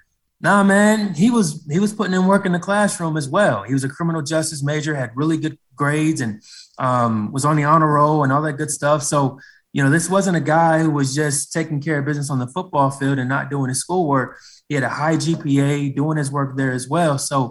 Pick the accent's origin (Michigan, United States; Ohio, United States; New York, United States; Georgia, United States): Ohio, United States; Cincinnati; So I'm from Cincinnati, born and raised.